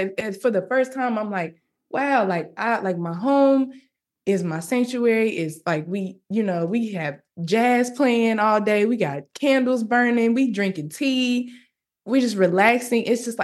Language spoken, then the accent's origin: English; Arkansas, United States; I mean, I'm from Arkansas. There's no industry. There's no entertainment industry in Arkansas.